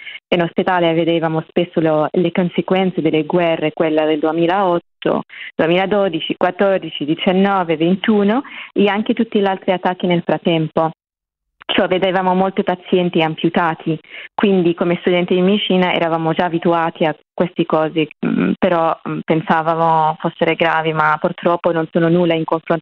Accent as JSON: {"language": "Italian", "town": "Gaza", "region": "Gaza Strip", "country": "Palestine", "tie": "born or raised there", "second_language": "Italian", "moved": "as an adult", "lives_now": "Italy", "said": "sono nata e cresciuta a Gaza nel 2001, quindi ne ho oggi 24 anni."}